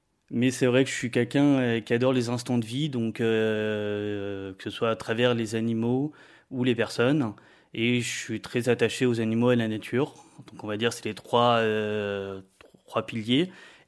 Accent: Saint-Germain-en-Laye, Île-de-France, France; born there; also born or lived in Paris / Casablanca / Lyon / Montpellier; now in Lille, France; je suis né à Saint-Germain-en-Laye, le fameux SG du PSG. J'ai également habité à Paris, Casablanca, Lyon, Montpellier. Depuis 2 ans, j'habite à Lille.

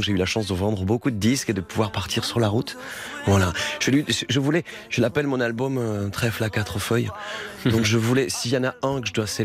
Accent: Perpignan, Occitanie, France; moi, je voulais travailler avec une équipe de chez moi à Perpignan, des jeunes musiciens

